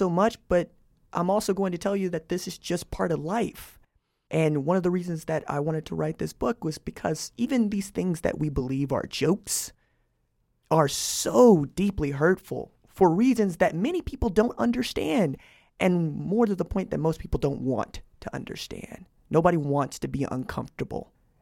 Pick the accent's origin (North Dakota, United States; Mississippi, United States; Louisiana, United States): Mississippi, United States; Hattiesburg; But Confederate flags, I grew up with those in Hattiesburg.